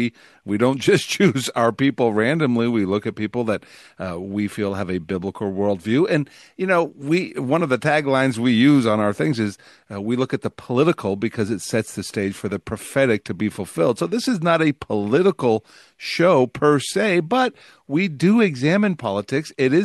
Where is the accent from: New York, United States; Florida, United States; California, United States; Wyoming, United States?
New York, United States; New York City; you and I grew up in New York City, Jimmy.